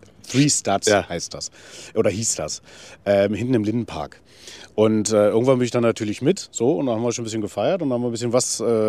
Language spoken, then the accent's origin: German; Cottbus, Brandenburg, Germany; Ja, Cottbus ist schon absolut meine Heimat. Ich bin in Cottbus geboren, habe dort viele Freunde.